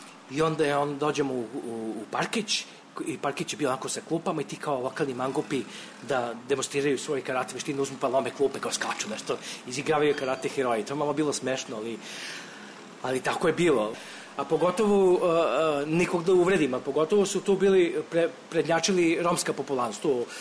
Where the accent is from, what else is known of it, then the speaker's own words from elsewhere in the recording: Belgrade, Serbia; ja sam živio na Karaburmi